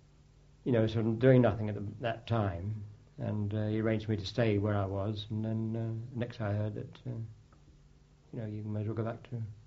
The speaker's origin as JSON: {"language": "English", "town": "Manchester", "region": "North West England", "country": "United Kingdom", "said": "And of course, I knew Bill Russ because I came from Manchester."}